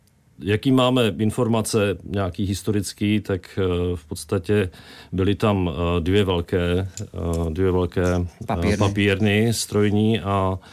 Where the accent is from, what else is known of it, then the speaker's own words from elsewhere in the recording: Nové Město nad Metují, Hradec Králové Region, Czechia; now in Svoboda nad Úpou, Czechia; Já jsem z Nového Města nad Metují.